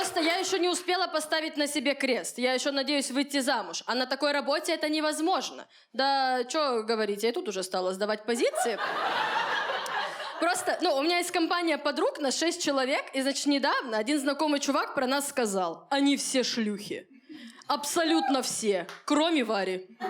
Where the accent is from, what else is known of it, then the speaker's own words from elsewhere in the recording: Khabarovsk, Khabarovsk Krai, Russia; now in Moscow, Russia; я из Хабаровска, уже 3 года живу в Москве, работаю, снимаю квартиру, все окей